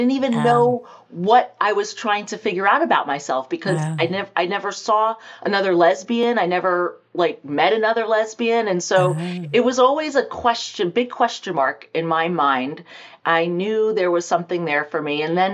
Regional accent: Morris Township, New Jersey, United States; now in Pelham, United States; New Jersey, Morris Township.

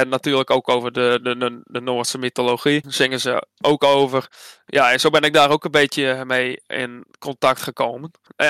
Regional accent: Friesland, Netherlands; Maar ja, dan vind ik persoonlijk als Fries zijnde

